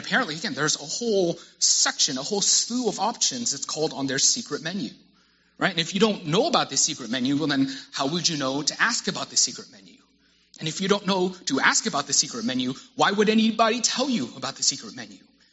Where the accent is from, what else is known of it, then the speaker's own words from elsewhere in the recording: Texas, United States; I don't know if it's because I'm Texan.